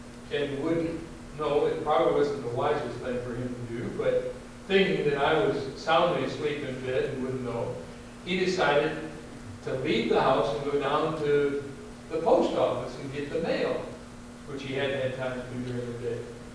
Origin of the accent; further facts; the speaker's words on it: United States; born there; I'm grateful that I was born in America. I'm grateful for the heritage that I have.